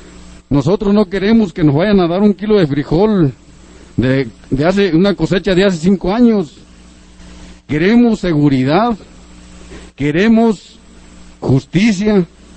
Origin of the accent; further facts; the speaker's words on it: Mexico; es algo que yo siento que tenemos derecho como mexicanos